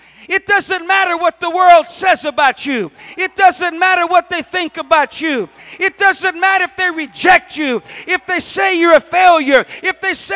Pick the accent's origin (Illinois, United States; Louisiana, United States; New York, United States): Louisiana, United States; I'm from South Louisiana. That in and of itself speaks volumes. Take it how you will. My family all speaks French.